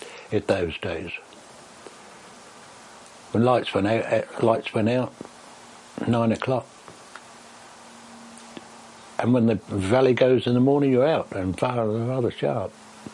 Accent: Kemptown, South East England, United Kingdom; I come from Kemptown, which at that time was a small fishing village. And I used to spend most of my free time on the seashore. At Brighton, of course, and further along to New Haven.

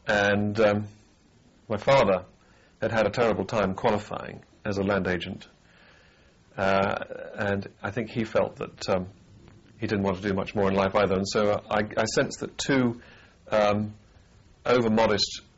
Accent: Wye, South East England, United Kingdom; born there; I was born in Wye, near Ashford in Kent, 1st of August 1944, apparently with doodle bugs going overhead.

